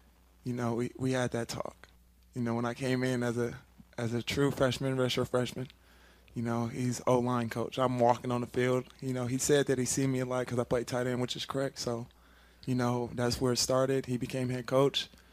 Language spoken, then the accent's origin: English; California, United States; Yeah, you know, so, you know, I'm from California. Most people think it's weird that I like the snow, but pretty much California boy that likes the snow, so.